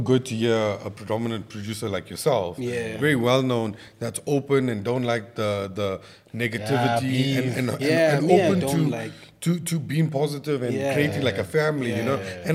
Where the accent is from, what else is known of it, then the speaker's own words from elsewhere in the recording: South Africa; I'm biased a bit because I'm South African.